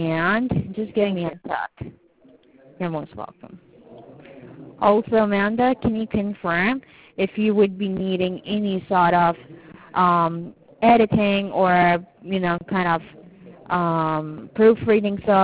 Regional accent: Turkey; No, I'm not Filipino.

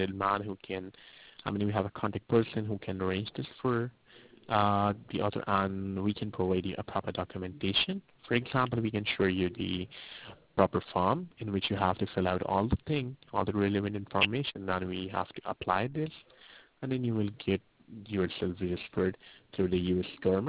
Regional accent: Turkey; My father lived in Turkey, and I'm from Turkey, so I went over there.

